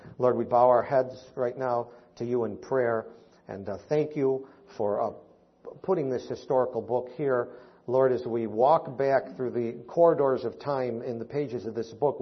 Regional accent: Missouri, United States; I'm from Missouri. You show me.

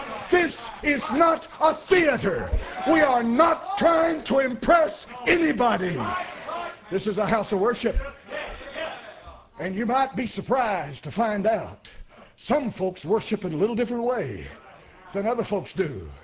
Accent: Tennessee, United States; I grew up in East Tennessee, and I knew what blackguard meant.

